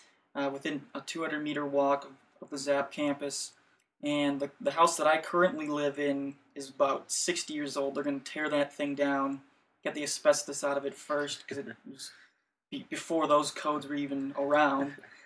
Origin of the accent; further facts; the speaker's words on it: Wisconsin, United States; I'm from Wisconsin, and I've done some racing in the snow